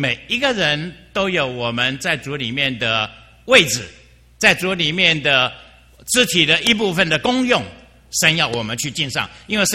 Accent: Taiwan; also born or lived in Qingdao, China; 我是生在青岛的，然后和在座很多人一样，解放到台湾，然后在台湾长大的。我初中二年级把自己献给主

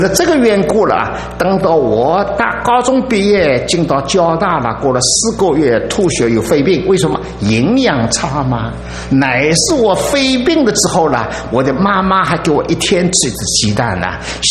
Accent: China; 其他民族呢不在我们中国人的话下。我们中国人真聪明

